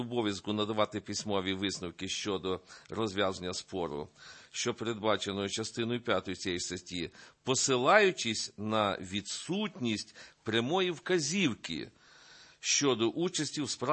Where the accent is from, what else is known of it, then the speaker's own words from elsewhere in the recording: Kolomyia, Ivano-Frankivsk Oblast, Ukraine; при виконавчому комітеті Коломийської міської ради, це моє рідне місто